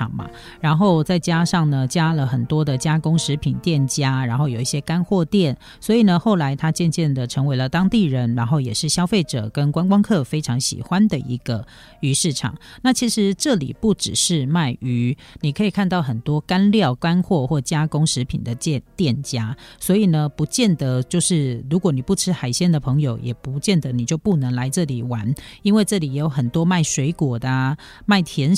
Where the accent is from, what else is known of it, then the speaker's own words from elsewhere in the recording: Taiwan; 那为什么他们西游记也没有我们台湾人那么多